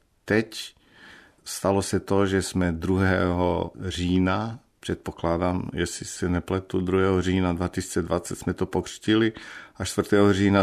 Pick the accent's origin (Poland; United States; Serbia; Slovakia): Serbia; Czech is a second language; moved away as an adult; Znamená to, že jsem se narodil v Srbsku, strávil jsem tam dětství, chodil do školy, na fakultu, učil se, ale zároveň každé léto a každou zimu, když jsme měli prázdniny, tak jsme jeli do Chorvatska. Takže taťka je Chorvat, mamka Srbka.